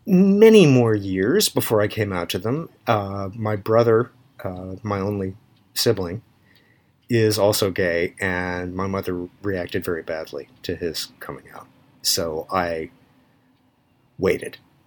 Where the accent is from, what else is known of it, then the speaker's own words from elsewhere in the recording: the South, United States; since I'm from the South, I'll jump ahead, you know, she's not a fundamentalist Christian or anything like that.